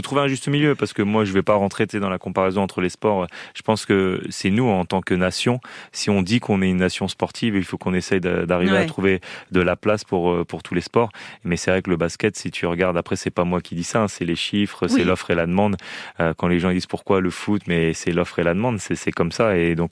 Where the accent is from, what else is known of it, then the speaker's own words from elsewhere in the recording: France; j'ai grandi en Europe.